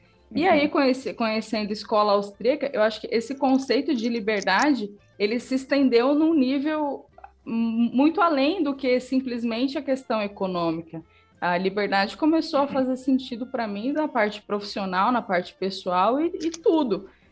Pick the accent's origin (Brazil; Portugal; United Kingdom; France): Brazil; São Paulo; Eu trabalhei em chão de fábrica, eu vim da Zona Leste, em São Paulo